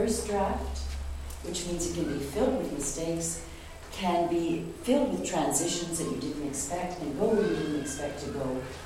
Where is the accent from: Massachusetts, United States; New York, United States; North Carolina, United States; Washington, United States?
Washington, United States; Seattle; now in Edmonton, Canada; I'm from Edmonton, Alberta. I grew up in Seattle, Washington.